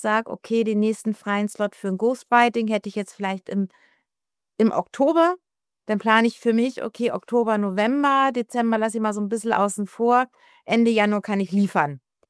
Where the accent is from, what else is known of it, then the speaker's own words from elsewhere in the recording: Hamburg, Germany; ich bin ja Hamburgerin und habe fast mein ganzes Leben in Hamburg gewohnt. Ab und zu war ich mal ein paar Jahre hier, ein paar Jahre da, bin immer wieder nach Hamburg zurück. Jetzt im Moment wohne ich gerade nicht in Hamburg.